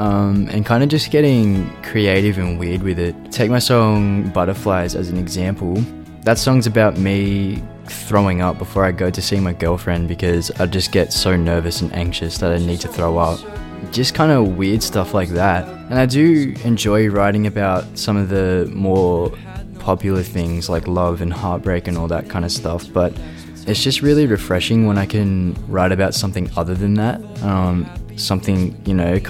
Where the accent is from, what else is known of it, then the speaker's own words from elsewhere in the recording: Albion Park, New South Wales, Australia; I'm 16. I'm from Albion Park, and I'm this week's Triple J Unearthed feature artist.